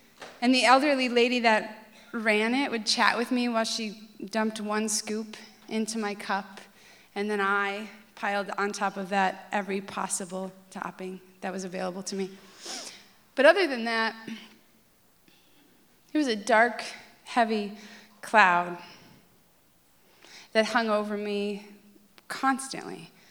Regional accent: Midwest, United States; There were piano lessons, and because I was from the Midwest, I was an ice skater.

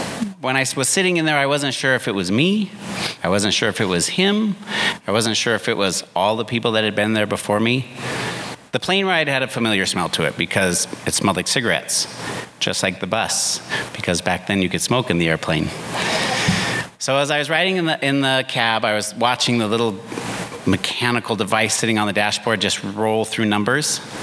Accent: Missoula, Montana, United States; And the cities are kind of a foreign world to somebody born and raised in Missoula, Montana.

